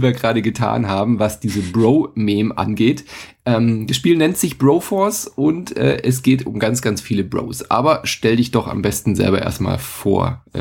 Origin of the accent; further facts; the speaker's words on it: Freiburg, Baden-Württemberg, Germany; Sag ich als Freiburger hier.